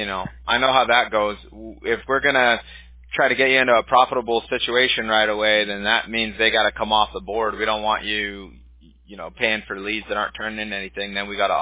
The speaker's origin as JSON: {"language": "English", "town": "Newport Beach", "region": "California", "country": "United States", "said": "Yeah, we're in California. We're in Orange County."}